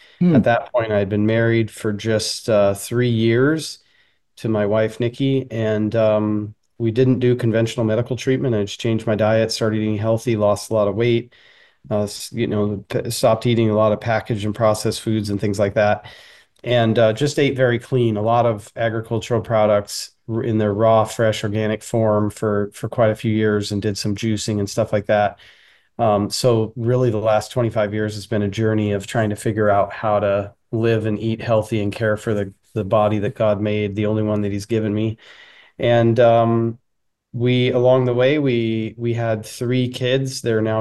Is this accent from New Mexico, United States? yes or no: no; Pasco, Washington, United States; also born or lived in Los Angeles, California / Las Vegas; Yeah, so I was born in California, in LA, moved to briefly to Vegas for a couple of years, and then up to Washington State, where I've been most of my life. When I moved to Washington State, I moved to the southeast, a small town called Pasco